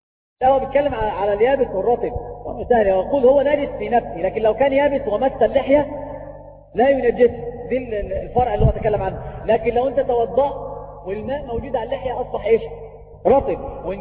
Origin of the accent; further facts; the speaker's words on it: Egypt; أواني الفضة والذهب عندنا في مصر، الطفل المدلل عند أمه يقولون عنه ولد وفي فمه ملعقة إيش من ذهب